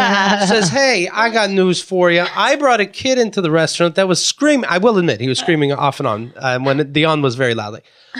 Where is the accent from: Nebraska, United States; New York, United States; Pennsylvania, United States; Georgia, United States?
Pennsylvania, United States; Somerset; Somerset, Pennsylvania. It's close to Pittsburgh, but the country.